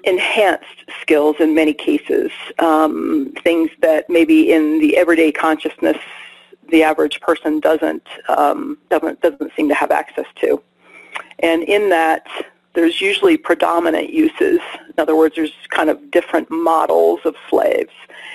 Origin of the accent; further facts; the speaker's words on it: Northeast, United States; born there; Well, I was born in 1962 in the Northeast of the United States